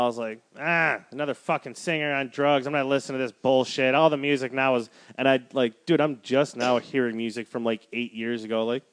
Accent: Wisconsin, United States; Well, you know, he's from Minneapolis. I'm from Wisconsin.

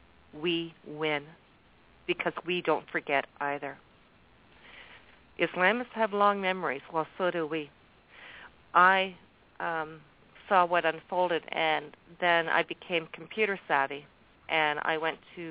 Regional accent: Canada; I am very proud as a Canadian that we stepped in and we did what we did that day to help out.

